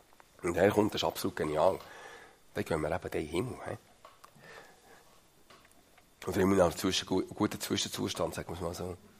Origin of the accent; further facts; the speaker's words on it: Switzerland; Ich kenne kein schlimmeres Volk als Schweizer. Ich bin gerne Schweizer.